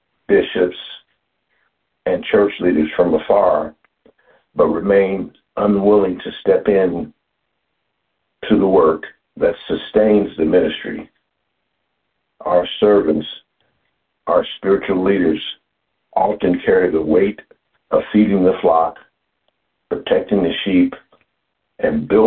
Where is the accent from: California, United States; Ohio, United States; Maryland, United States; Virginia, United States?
Ohio, United States; Lincoln Heights; I come to you from Lincoln Heights, Ohio